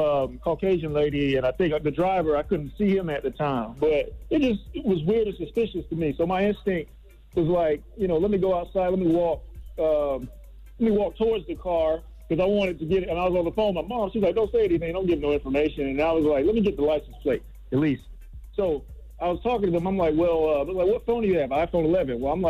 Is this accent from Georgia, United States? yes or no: no; Tallahassee, Florida, United States; So I went down to Florida, my hometown, Tallahassee here.